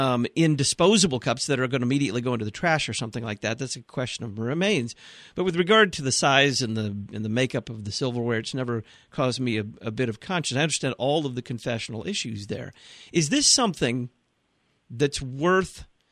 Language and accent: English; Dallas, Texas, United States; My experience growing up was I grew up in the Bible Belt in Dallas, Texas. I don't think I saw a common cup until I went to college in Nebraska.